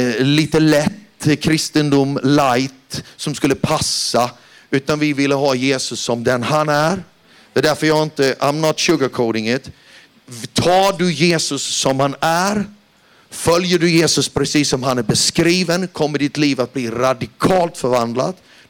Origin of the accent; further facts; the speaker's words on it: Austria; now in Sweden; Jag blev utslängd i köket där hemma i Österrike.